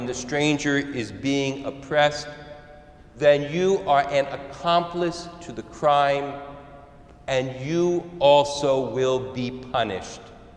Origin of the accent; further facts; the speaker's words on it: United States; And I think it reminds us that as an American, we can look at public policy in a great many ways